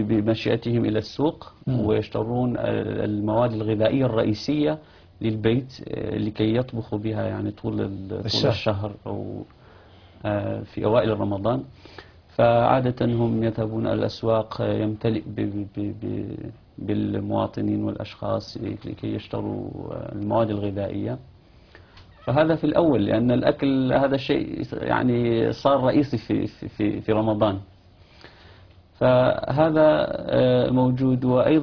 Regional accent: Kurdistan Region, Iraq; فهذا من الأشياء الجميلة الذي نحن رأيناه في مصر وما رأيناها يعني عندنا في كردستان.

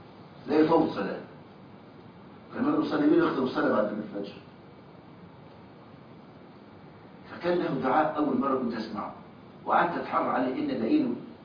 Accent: Egypt; طرح عندنا في مصر بيجيب 7 سنين،

